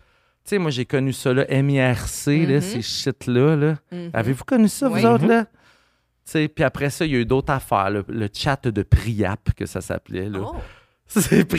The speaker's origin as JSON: {"language": "French", "town": "Rimouski", "region": "Quebec", "country": "Canada", "said": "je suis de Rimouski."}